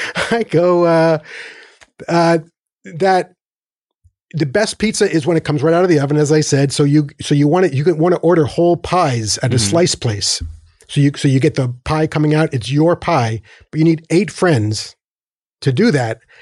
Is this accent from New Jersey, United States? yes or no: yes; New Jersey, United States; I grew up in New Jersey. These are my bagels.